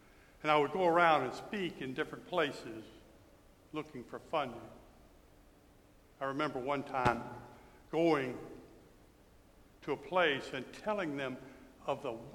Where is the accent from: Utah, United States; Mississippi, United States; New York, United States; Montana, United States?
Mississippi, United States; I grew up in Mississippi, just at the height of the civil rights movement. It was a difficult time.